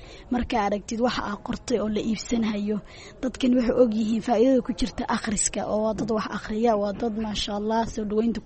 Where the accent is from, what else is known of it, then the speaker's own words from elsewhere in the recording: Galkayo, Mudug, Somalia; Waxaan ka imaaday gobolka Mudug, gaar ahaan Gaalkacyo dhankaasan ka yimid